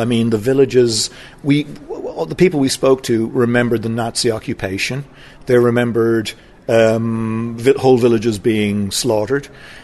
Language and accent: English; Ireland; but being Irish, I'm used to that.